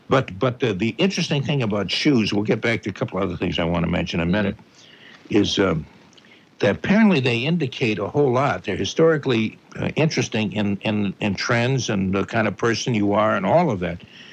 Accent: Everett, Massachusetts, United States; But I grew up in Everett, and we take what was called a blue bus service, bus lines.

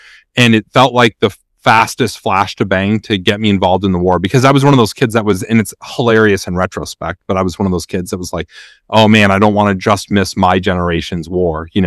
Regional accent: South Dakota, United States; So I'm originally from South Dakota, a small rural farm town, an hour from the nearest interstate. And that's where I grew up.

